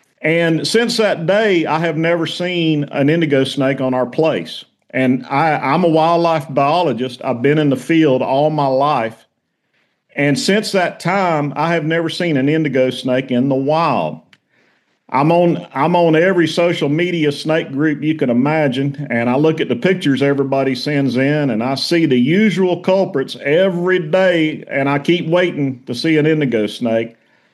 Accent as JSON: {"language": "English", "region": "Florida", "country": "United States", "tie": "born or raised there", "said": "Douglas and I, we grew up in Central Florida and got deep roots there."}